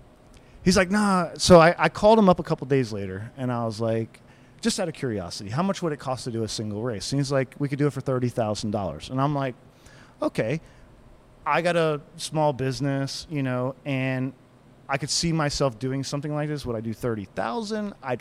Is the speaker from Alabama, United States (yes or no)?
no; Vermont, United States; moved away; I was originally from Vermont, and my father-in-law at the time was a huge Kevin LePage fan in Vermont. He was from Vermont.